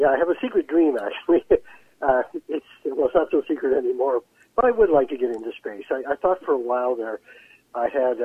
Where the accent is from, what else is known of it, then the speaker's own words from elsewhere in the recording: Canada; I'd be pretty low down on the line as a Canadian, but you know, I might have a shot.